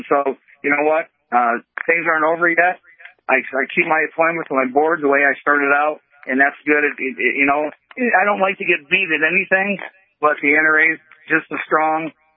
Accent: Pennsylvania, United States; Pennsylvania where I grew up with coal miners.

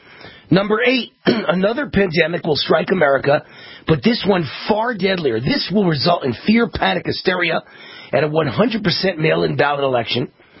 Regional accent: Nevada, United States; 8 points in Nevada, my home state

